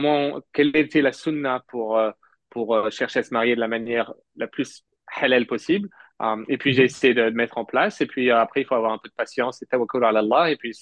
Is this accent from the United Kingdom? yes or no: no; France; Ça, je pense que c'est ce qui me manquait moi à l'époque quand j'ai grandi en France.